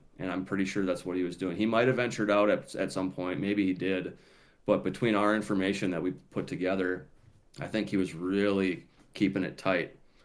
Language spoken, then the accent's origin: English; South St. Paul, Minnesota, United States; I am, yeah. I grew up in South St. Paul, and okay. that farm is in central Minnesota.